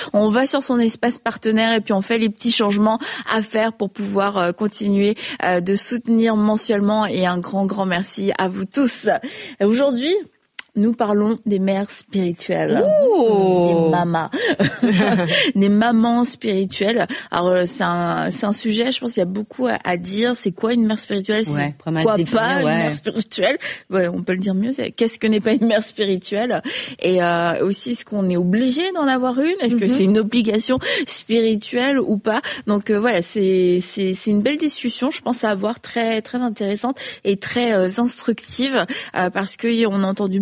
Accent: Obedjiwan, Quebec, Canada; je suis originaire d'Obedjiwan et j'ai assisté à la conférence Guérison et Réveil. Obedjiwan est une réserve au Québec.

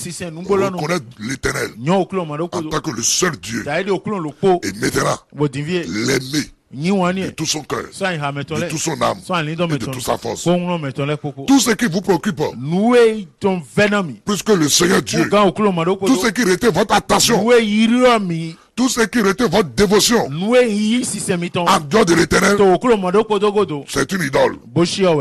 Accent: Benin; Tout ce que nous avons en Afrique et que nous appelons divinité, et chez moi au Bénin

